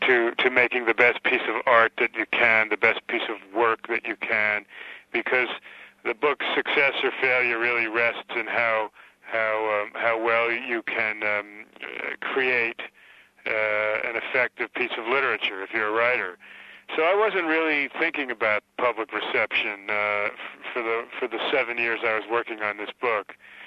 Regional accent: United States; I am an American poet, an Armenian-American poet

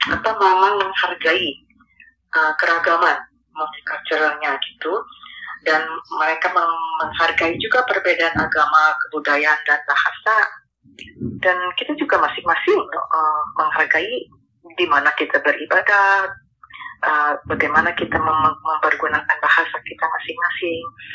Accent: Indonesia; born there; generation itu orang tua gitu memang dari China. Tapi saya lahir di Indo, orang tua saya, nenek saya lahir di Indo.

